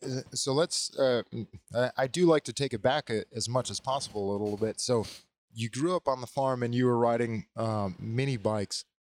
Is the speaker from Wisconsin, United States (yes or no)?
yes; Wisconsin, United States; My riding background was growing up in Wisconsin, it was a little more cruiser influenced.